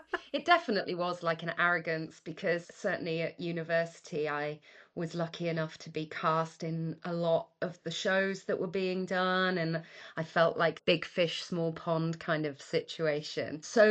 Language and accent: English; Wales, United Kingdom; I don't remember a time where I couldn't speak English and Welsh, particularly in the area that I am from, or rather the area we moved to when I was five. It's not a very Welsh speaking area. It's very English.